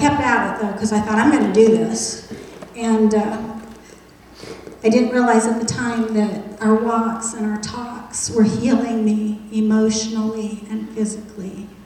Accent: Ottumwa, Iowa, United States; I was born and raised in Ottumwa, lived a very secure life right here, and I was comfortable.

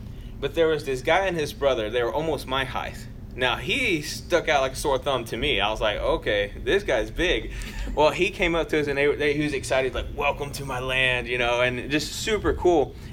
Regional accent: Ecuador; now in United States; I grew up in Ecuador.

